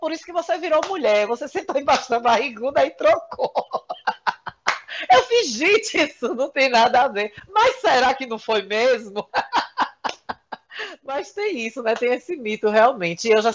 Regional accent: Riachão do Jacuípe, Bahia, Brazil; also born or lived in Feira de Santana; eu nasci em Feira de Santana, mas minha infância toda foi aqui em Riachão.

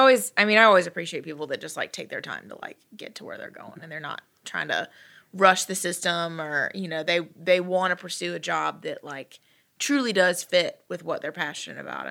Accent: Hephzibah, Georgia, United States; And I'm from, do you know where Hepzibah is?

